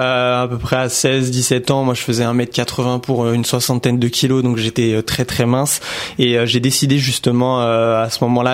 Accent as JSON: {"language": "French", "town": "Argenteuil", "region": "Île-de-France", "country": "France", "said": "Alors moi, je suis d'Argenteuil."}